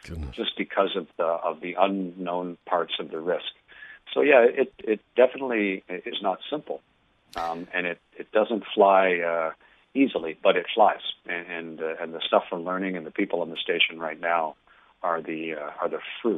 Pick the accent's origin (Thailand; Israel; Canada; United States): Canada; as a Canadian.